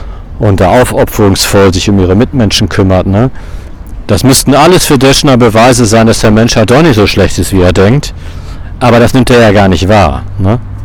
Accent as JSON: {"language": "German", "town": "Dortmund", "region": "North Rhine-Westphalia", "country": "Germany", "tie": "born or raised there", "said": "meiner Heimatstadt Dortmund"}